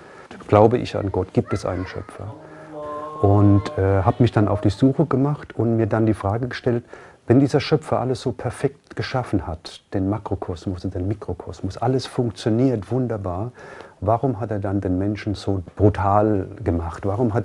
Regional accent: Birkenau, Hesse, Germany; Ich komme ursprünglich aus Birkenau, das ist hier ganz in der Nähe, also 30, 40 Kilometer von hier, das ist mein Geburtsort auch.

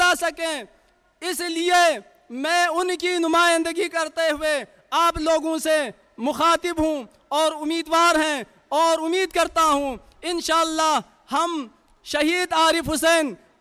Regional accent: Gilgit-Baltistan, Pakistan; میرا تعلق گلگت بلتستان سے ہے،

